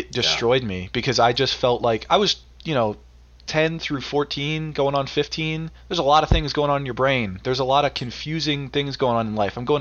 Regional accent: Pennsylvania, United States; I grew up in Eastern Pennsylvania, west of Philadelphia, in kind of suburban, mixed rural area.

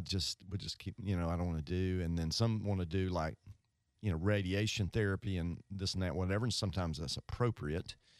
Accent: Mississippi, United States; I grew up in Northeast Mississippi. I got a pharmacy degree at University of Mississippi, Ole Miss, hottie toddy.

